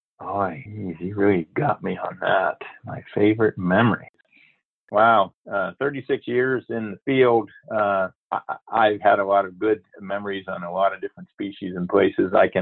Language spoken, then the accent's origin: English; Pennsylvania, United States; I grew up in Pennsylvania where the brook trout is the native fish